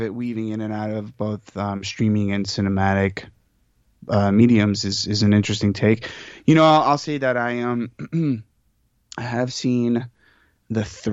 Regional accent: Bronx, New York, United States; My parents and I'm originally from the Bronx, so there's a personal connection there, only because it's the Bronx.

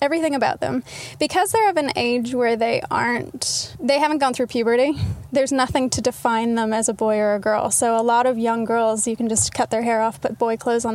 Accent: Texas, United States; moved away; also born or lived in Utah; I was born in Utah, then I moved to Texas.

